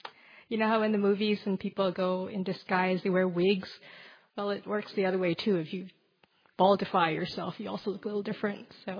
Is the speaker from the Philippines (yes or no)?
yes; Philippines; I grew up in the Philippines, actually, although by passport I am Thai and my parents are Thai. I was born and raised mostly in the Philippines